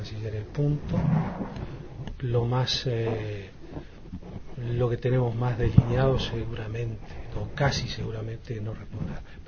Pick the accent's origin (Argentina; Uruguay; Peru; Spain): Uruguay